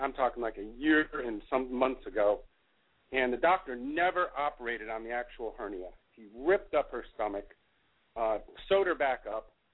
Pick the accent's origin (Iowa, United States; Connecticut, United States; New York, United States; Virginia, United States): Connecticut, United States; Durham; it's happening in my old hometown. There's a Facebook page called I Grew Up in Durham/Middlefield.